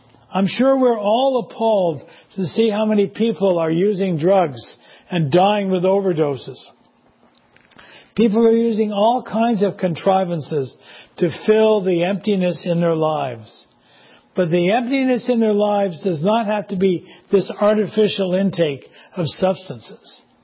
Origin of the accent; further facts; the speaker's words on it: Quebec, Canada; for me, growing up in Quebec, was to think about the atomic bomb.